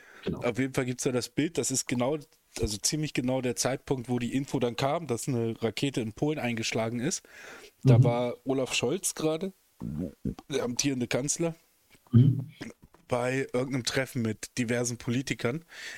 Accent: Germany; now in Hamburg, Germany; ich spreche Hochdeutsch. Ich hab ganz viele Einflüsse drin. So. Ich bin jetzt seit ein paar Jahren in Hamburg. Ich war schon vorher immer viel in Hamburg unterwegs. Bin am Zonengrenzgebiet groß geworden, habe fränkische Wurzeln.

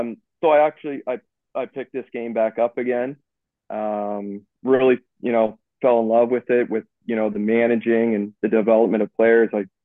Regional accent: Halifax, Nova Scotia, Canada; I'm 36 from Halifax, Nova Scotia. I don't even know if guys even know where that is, but we're out on the east coast of Canada.

